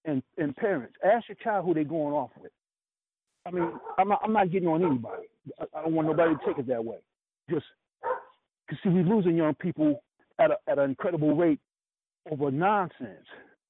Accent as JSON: {"language": "English", "town": "Brooklyn", "region": "New York", "country": "United States", "tie": "born or raised there", "said": "I was raised up in Brooklyn, East New York. I went to Frankie K. Lane High School, PS 202, down the street from 64. Cypress Hill Project, I used to stay in all the time."}